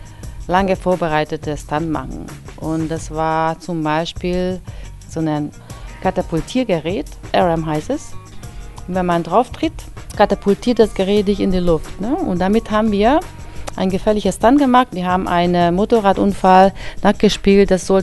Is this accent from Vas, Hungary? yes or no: no; Budapest, Hungary; German is a second language; now in Germany; Ich komme aus Budapest, da habe ich studiert, Sport- und Krankengymnastik.